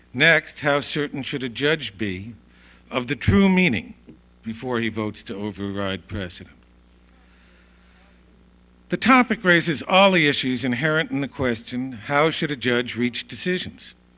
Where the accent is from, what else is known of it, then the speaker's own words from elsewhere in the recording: California, United States; But I came a long way from California, and I've listened for 9 hours of discussion.